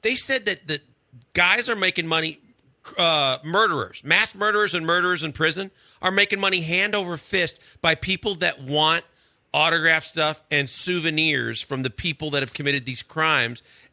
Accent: Milwaukee, Wisconsin, United States; He's from my hometown.

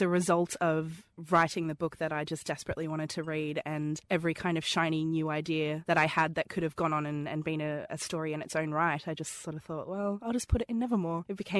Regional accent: Queensland, Australia

